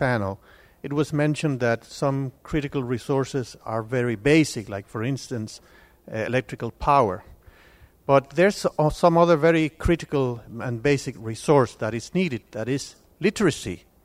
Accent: Cuba; from Cuba.

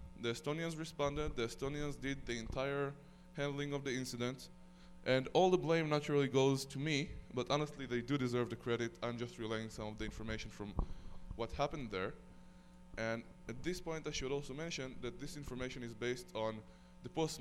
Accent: Israel; English is a second language; with the not very clear accent because I'm from Israel.

